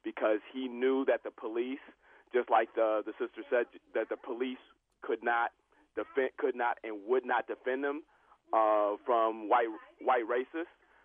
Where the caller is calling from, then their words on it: Detroit, Michigan, United States; I'm calling from Detroit, from my parents' home